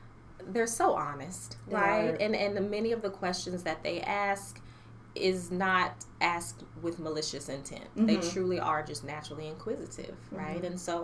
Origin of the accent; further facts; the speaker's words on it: Stafford, Virginia, United States; So I am originally from Virginia. I claim Virginia. My father was in the Coast Guard, but we essentially landed in Stafford, which is Northern Virginia. And so that is home to me.